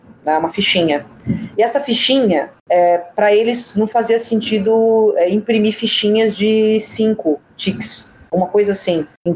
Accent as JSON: {"language": "Portuguese", "country": "Brazil", "said": "sou brasileira. Fui comprar uma guitarra nos Estados Unidos porque lá é muito mais barato."}